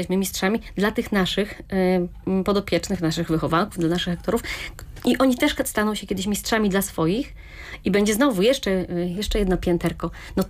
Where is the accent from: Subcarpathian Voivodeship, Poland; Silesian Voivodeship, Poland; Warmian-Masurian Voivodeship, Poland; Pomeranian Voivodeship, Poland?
Subcarpathian Voivodeship, Poland; Rzeszów; Tak, ja pochodzę z Rzeszowa, cieszę się bardzo na to miejsce, cieszę się, że tutaj się urodziłam, że tutaj mieszkam. Przez chwilę nie mieszkałam tutaj, ale potem znowu mieszkam tu w Rzeszowie.